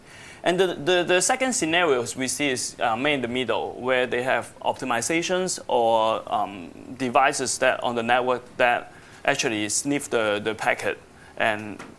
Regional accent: Hong Kong; born there; So I was born in Hong Kong, so you may find me, you know, speaking funny, but I usually blame it on the British, and I use like words like aluminium, aeroplane, stuff like

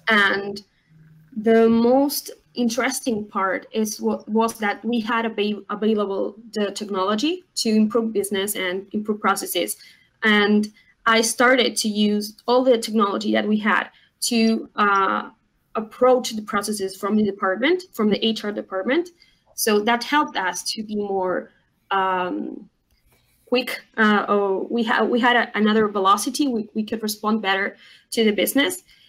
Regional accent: Uruguay; English is a second language; I'm from Uruguay. I'm from South America, a very tiny country between Argentina and Brazil.

